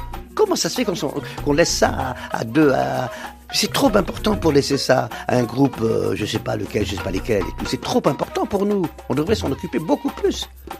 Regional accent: Paris, Île-de-France, France; born there; je suis né à Paris il y a très longtemps, de parents kabyles.

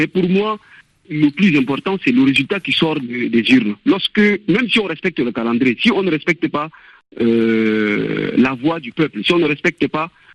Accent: Chad; Tout Tchadien se pose cette question-là. En tant que Tchadien lambda, moi je me pose toujours cette question.

